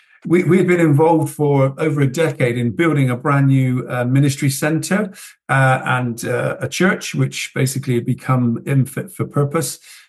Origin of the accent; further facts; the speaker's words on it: Bristol, South West England, United Kingdom; Well, I was born and bred in Bristol